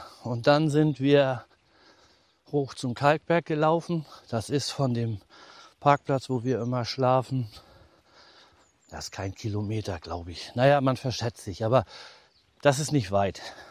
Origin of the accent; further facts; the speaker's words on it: Northern Germany, Germany; wir sind typische Norddeutsche.